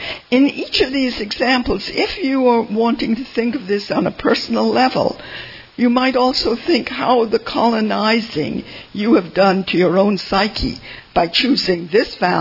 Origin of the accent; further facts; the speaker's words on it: Saint Kitts, St. Kitts & Nevis; And I grew up in a colony. I grew up in the West Indies, in a small island called St. Kitts.